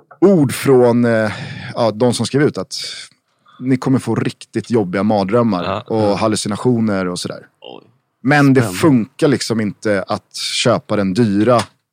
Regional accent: Vällingby, Stockholm County, Sweden; vi är födda 89, Ken är 79, han är 10 år äldre, han är från Hässelby, vi är från Vällingby.

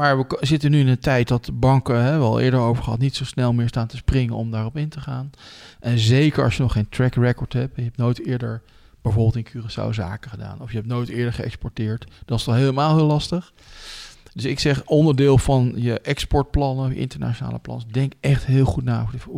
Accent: Netherlands; Waarbij ik dan vooral als Nederlander op de achtergrond ben gebleven.

